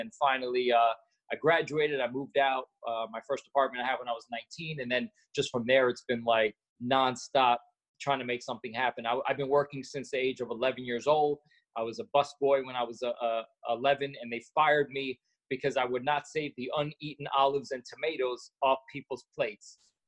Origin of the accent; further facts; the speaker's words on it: New York, United States; born there; So the true story, I guess, I was born in New York.